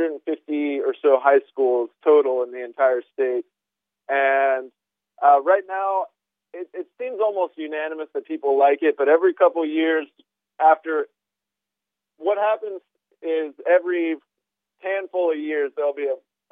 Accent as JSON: {"language": "English", "town": "Lexington", "region": "Kentucky", "country": "United States", "tie": "born or raised there", "said": "Yeah, so I grew up in Lexington, Kentucky, which is the host city of the state tournament in Kentucky."}